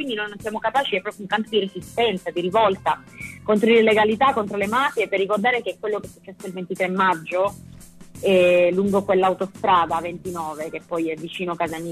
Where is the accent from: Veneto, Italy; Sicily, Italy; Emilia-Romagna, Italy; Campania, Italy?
Sicily, Italy; io sono siciliana e sono una molto legata alle mie radici.